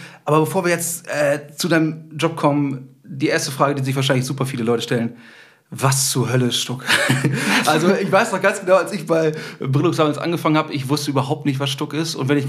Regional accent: West Germany, Germany; also ich komme jetzt aus dem Westen Deutschlands. Bonn ist ja auch im Westen.

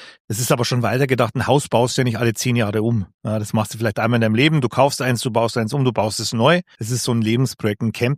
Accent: Bavaria, Germany; Nee, also ich bin ja klassisch am Chiemsee groß geworden und da hast du die Berge vor der Nase, aber auch den See.

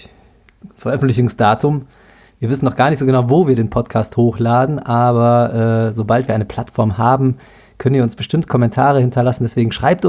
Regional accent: Cologne, North Rhine-Westphalia, Germany; ich bin in Porz zur Schule gegangen, Köln-Porz, für die, die es nicht kennen, tolle Gegend.

